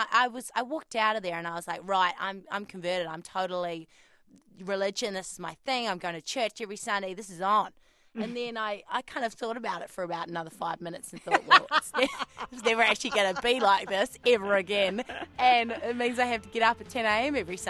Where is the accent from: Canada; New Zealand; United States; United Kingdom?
New Zealand; I said, well, I'm from New Zealand. I'm here to make a blues record.